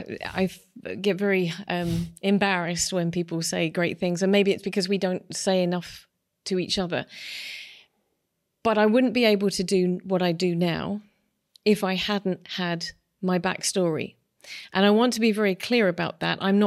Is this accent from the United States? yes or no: no; London, United Kingdom; I'm English. I grew up in London, and then moved to the country. And my childhood, I'm a child of the 70s